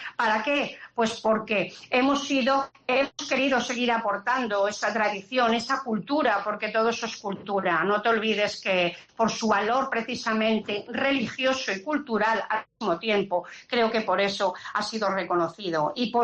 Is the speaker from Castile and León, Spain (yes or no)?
yes; Castile and León, Spain; en mi pueblo, francamente, un pueblo perdido en Salamanca con muy poquísimos medios, vaciado de gente que tuvo que emigrar a distintos lugares